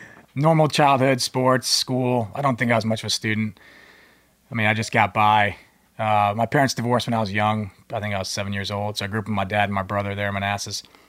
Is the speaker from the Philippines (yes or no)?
yes; Philippines; born there; I was born in the Philippines. My parents were both active duty, Subic Bay Naval Base.